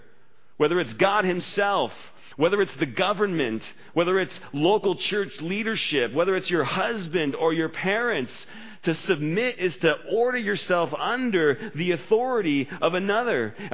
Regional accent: Canada; Maybe the only time we get excited about being Canadian is during the Olympics when Team Canada, the Team Canada of hockey comes together to win a gold medal. But apart from that, we're so complacent as Canadians.

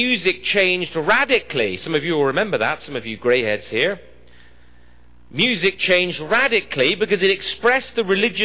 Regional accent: England, United Kingdom; Soccer, I'm an Englishman, so I know.

